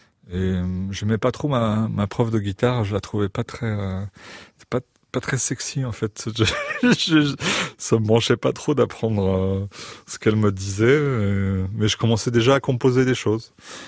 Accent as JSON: {"language": "French", "town": "Paris", "region": "Île-de-France", "country": "France", "tie": "born or raised there", "said": "J'ai grandi à Paris. Je suis d'une famille normande, mais j'ai grandi à Paris."}